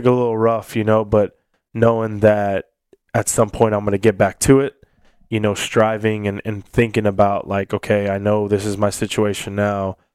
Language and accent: English; Corpus Christi, Texas, United States; Hometown? Yeah, I was back in my hometown.